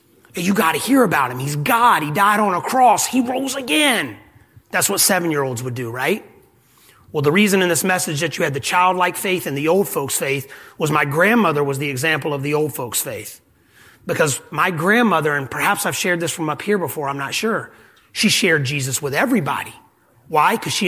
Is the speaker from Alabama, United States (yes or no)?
yes; Alabama, United States; I'm from South Alabama.